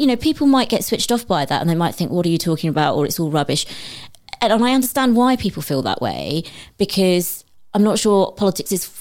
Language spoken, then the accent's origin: English; Medway, South East England, United Kingdom; growing up in Medway, was really interesting and it had a huge impact.